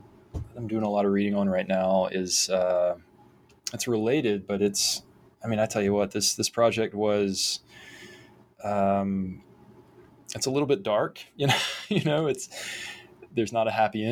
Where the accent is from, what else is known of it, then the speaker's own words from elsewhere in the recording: Thomasville, Georgia, United States; in my hometown where I live again now, Thomasville, Georgia, there was a, you know, we had our sort of moment in the sun in the 60s, 70s and 80s